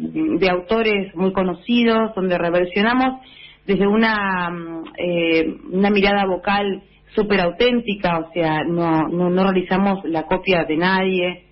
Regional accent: La Plata, Buenos Aires Province, Argentina; Soy platense, nací acá en el barrio Jardín de la ciudad. Mi profesión es docente, soy profesora de educación física.

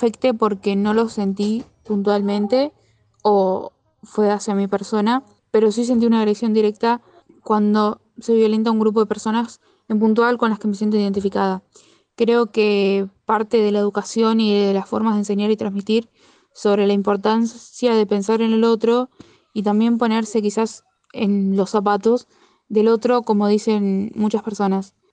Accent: La Pampa, Argentina; de La Pampa.

